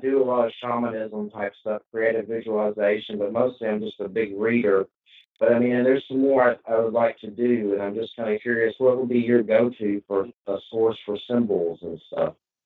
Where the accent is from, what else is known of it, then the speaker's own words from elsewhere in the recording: Georgia, United States; I'm in Florida, but I'm originally from Georgia.